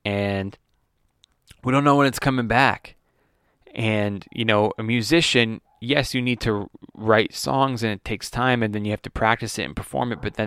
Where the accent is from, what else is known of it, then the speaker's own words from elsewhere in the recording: United States; as a human being, as an American, as an artist